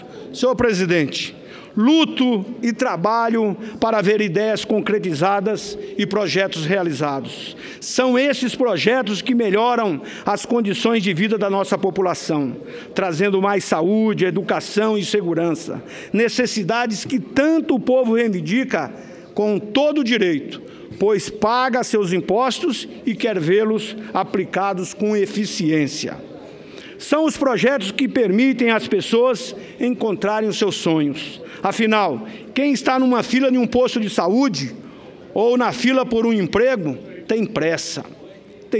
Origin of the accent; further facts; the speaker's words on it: Mato Grosso, Brazil; o povo de Mato Grosso, minha terra natal